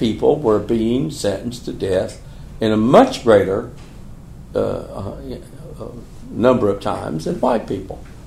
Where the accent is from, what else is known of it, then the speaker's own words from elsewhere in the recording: Florida, United States; And I come from Florida. I live in Florida now, where we have the most active revelation of data and information